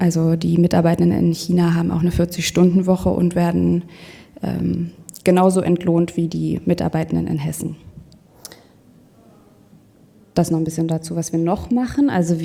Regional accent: France; German is a second language; wir kommen aus Frankreich, deswegen muss ich mal ab und zu ein bisschen übersetzen im Kopf.

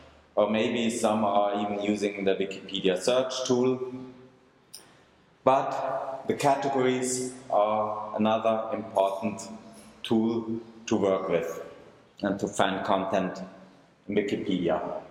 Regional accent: Switzerland; English is a second language; I'm from Switzerland, working in PR

